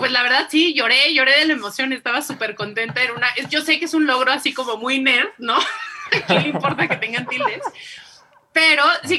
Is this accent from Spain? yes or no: no; Mexico; nosotros en México decimos fútbol, para nosotros la vocal que pronunciamos con más fuerza es